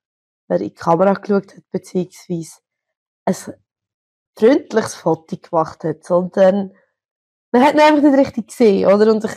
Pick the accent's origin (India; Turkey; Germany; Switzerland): Switzerland; accent: Swiss German; ich rede Schweizerdeutsch.